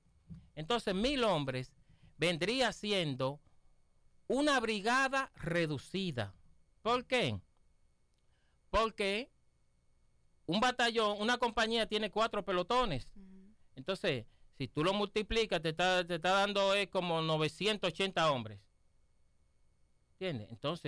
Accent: Dominican Republic; Nosotros como dominicanos entendemos que sí nos podría favorecer en cierto momento

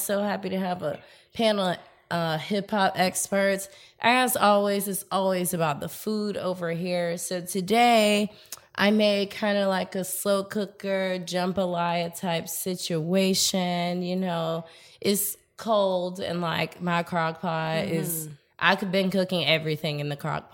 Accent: the South, United States; So I'm from the South. I grew up on soul food. I eat chitlins.

